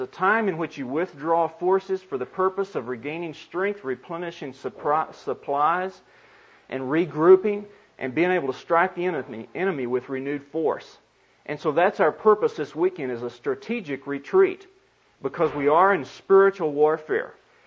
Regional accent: the South, United States; since I'm from the South too

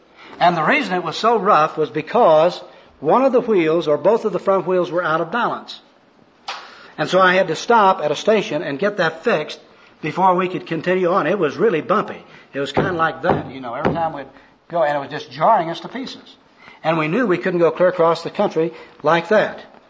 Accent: Oklahoma, United States; I remember I come from Oklahoma, and there's a dairy there that says you never outgrow your need for milk.

